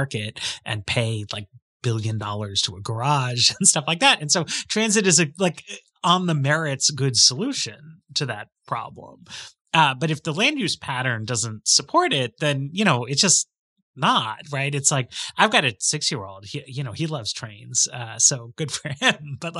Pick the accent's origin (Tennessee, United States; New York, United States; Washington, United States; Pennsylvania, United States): New York, United States; I grew up in New York and people take the subway everywhere.